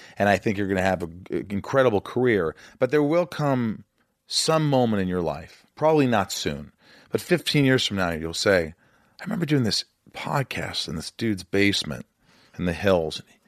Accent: Indiana, United States; I'm from Indiana, so we knew scotch and Coke.

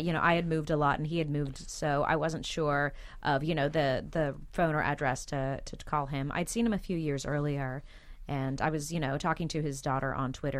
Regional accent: California, United States; And also, where we grew up in Southern California, being a child actor was a pretty common thing.

